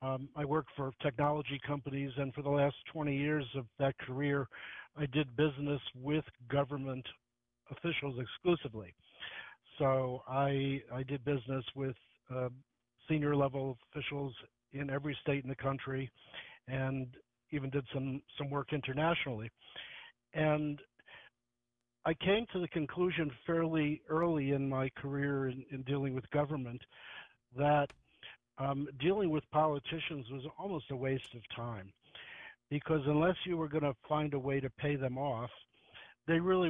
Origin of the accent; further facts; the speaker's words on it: New York City, New York, United States; So I didn't take the seat and explain to them that I grew up in New York City riding the subways.